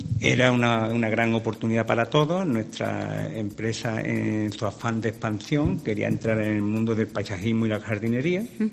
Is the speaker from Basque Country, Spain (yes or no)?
no; Casariche, Andalusia, Spain; No, somos de Casariche.